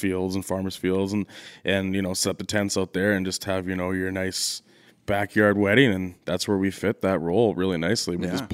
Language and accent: English; British Columbia, Canada; But I grew up in the Okanagan. Started cooking when I was 15 at a little Mexican restaurant.